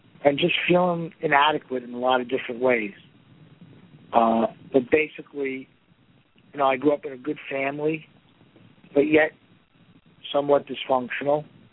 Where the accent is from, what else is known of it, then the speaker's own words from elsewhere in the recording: Bronx, New York, United States; But my story is, I grew up in the Bronx, in an Italian neighborhood, family of three boys.